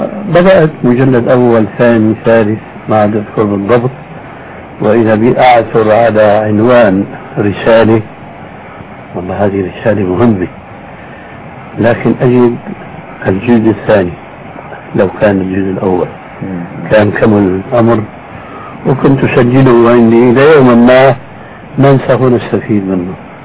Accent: Syria; وكما يقولون عندنا في الشام بلا طول سيرة

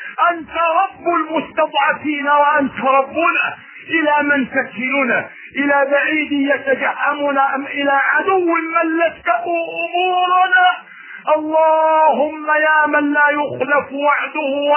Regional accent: Egypt; بلدنا مصر والعراق

